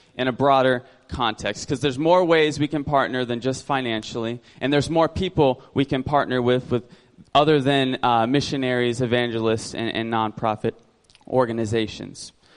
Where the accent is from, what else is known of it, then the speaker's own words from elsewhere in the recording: Ocala, Florida, United States; I was born and raised in Florida. I don't think I'm ready for Germany, right? Like, I have grown up in Ocala my entire life. Like, I've never lived anywhere else.